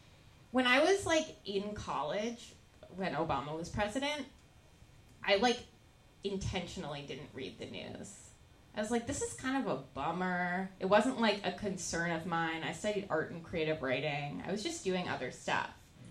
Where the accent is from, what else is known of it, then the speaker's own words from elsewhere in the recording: New York City, New York, United States; Well, she didn't drive me because I grew up in New York City.